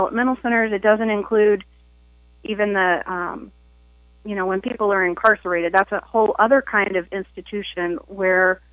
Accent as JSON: {"language": "English", "town": "St. Louis", "region": "Missouri", "country": "United States", "said": "Well, I'm from the St. Louis area, and I am a mental health trainer and a speaker."}